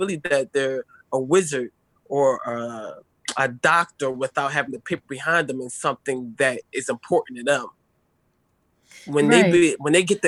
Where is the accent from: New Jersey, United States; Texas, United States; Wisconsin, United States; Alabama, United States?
New Jersey, United States; Sicklerville; also born or lived in Philadelphia; So I'm basically from North Philly, or a small part of North Philly called Nicetown. And then I end up being adopted by an amazing lady in South Jersey in Sicklerville. And I ended up growing up there.